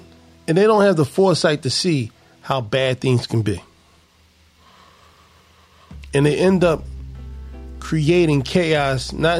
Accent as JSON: {"language": "English", "town": "Philadelphia", "region": "Pennsylvania", "country": "United States", "tie": "born or raised there", "said": "Growing up in North Philadelphia, growing up in the heart of the crack cocaine era, seeing families decimated"}